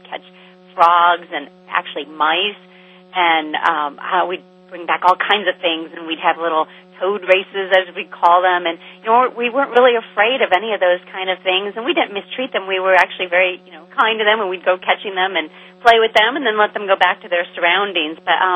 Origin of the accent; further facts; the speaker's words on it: Indiana, United States; I not only had dogs, but, oh, my gosh, I grew up on a farm in Indiana.